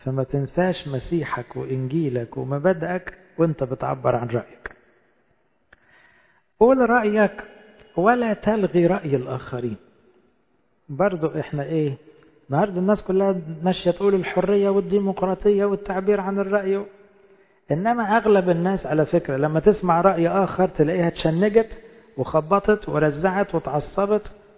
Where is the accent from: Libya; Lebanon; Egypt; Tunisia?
Egypt; لأنه أحياناً شعبنا يكون غير منظم شوية. كمصريين تلاقوا ايه كل واحد يتكلم